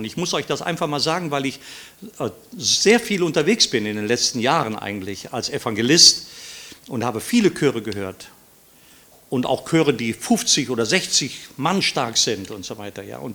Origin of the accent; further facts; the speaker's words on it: Rhineland, Germany; also born or lived in Austria; Ich komme zwar aus dem Rheinland, aber ich bin eigentlich gebürtiger Österreicher, obwohl man das gar nicht mehr hört, aber ich bin immer noch Österreicher.